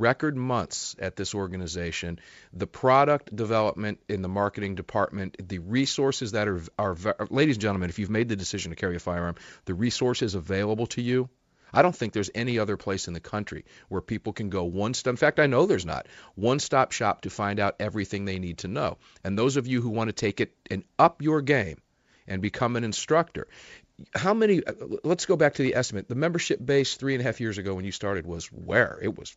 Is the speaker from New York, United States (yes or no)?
no; Tampa, Florida, United States; The Crossbreed Holster Studios have moved down to my hometown today at Tampa, Florida